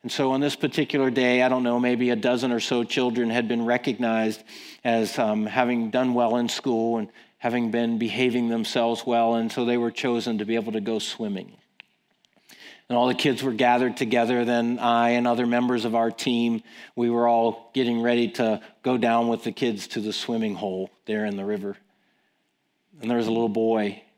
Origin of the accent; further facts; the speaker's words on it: United States; Well, I'm an American, and the only way I know to carry a kid is on my back.